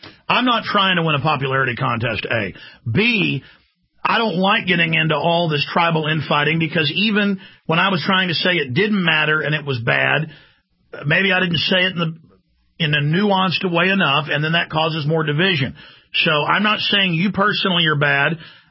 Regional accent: Dallas, Texas, United States; And I'm saying I grew up in Dallas, where blacks and Hispanics would attack whites.

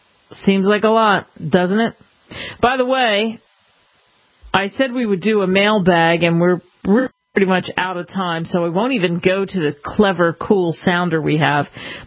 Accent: Russia; now in United States; I grew up in Russia, and let me tell you, there's plenty that you don't get to be a part of in Russia.

